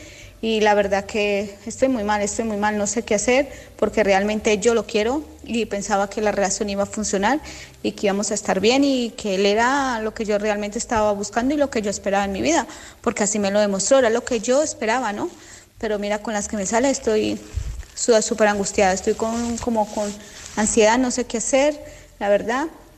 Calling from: Madrid, Community of Madrid, Spain; Yo soy de Madrid.

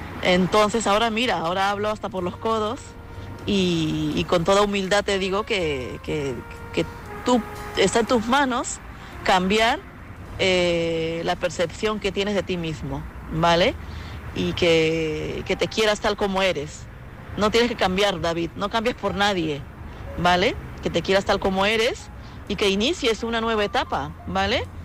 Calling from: Madrid, Community of Madrid, Spain; de Madrid.

